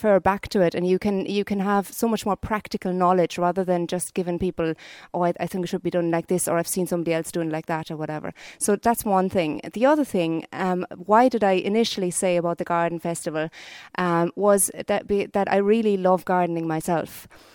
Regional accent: Hesse, Germany; English is a second language; now in Ireland; you might hear the accent, I'm actually not Irish myself. So I'm originally from Germany, close to Frankfurt

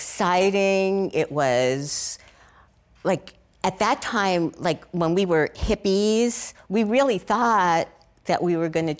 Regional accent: New York City, New York, United States; I'm from New York City. There was crowds on the street. I mean, I just felt like it was happening, because I was a city girl

